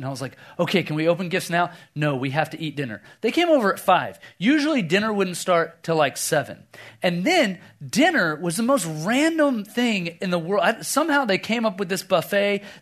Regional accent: Oklahoma, United States; I grew up in Oklahoma. I have a sister, and that's it.

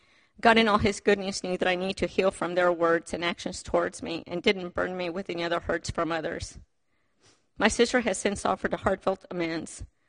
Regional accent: Lima, Peru; moved away; I grew up in Lima, Peru, and I was 4 out of 5 kids.

